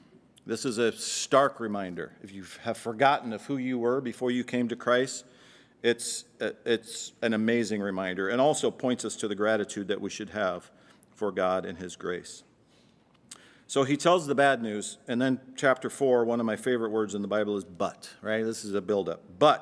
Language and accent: English; Iowa, United States; I'm from Iowa. Time to bring the family back to Iowa.